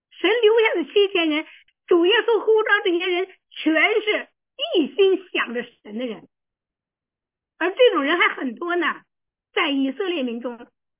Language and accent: Chinese; China; 我们是中国人没感觉呀。你要把自己当成以色列人啊